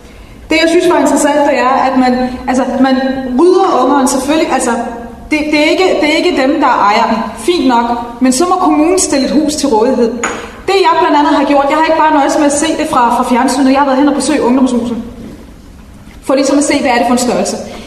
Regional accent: Region of Southern Denmark, Denmark; also born or lived in Funen / Copenhagen; Jeg er selv fra Sønderjylland. Da jeg kom til Fyn og senere til København, der skulle jeg integreres, fordi jeg ikke havde den rigtige kultur. Altså, jeg var vant til, at hvordan man gør i Sønderjylland, og hvordan kulturen er i Sønderjylland.

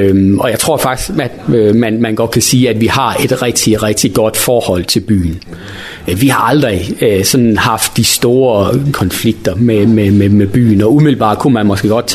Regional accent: Herning, Central Denmark Region, Denmark; nu kommer jeg fra Herning, før jeg flyttede herop, der boede jeg dernede, og det er jo sådan en by med 50.000 indbyggere.

